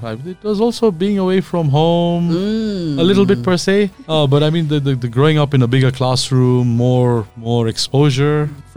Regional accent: Kisumu, Kisumu County, Kenya; And when I grew up in Kisumu, also, we didn't have much schooling sort of structure.

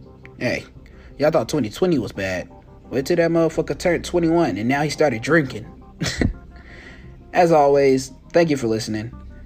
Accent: Tennessee, United States; Except I'm actually from Tennessee.

